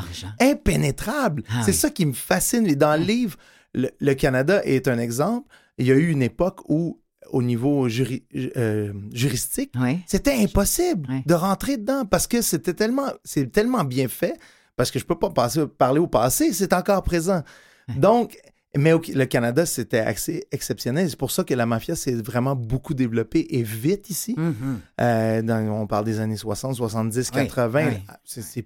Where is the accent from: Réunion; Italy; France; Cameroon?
Italy; je suis italien, je suis fils d'Italien.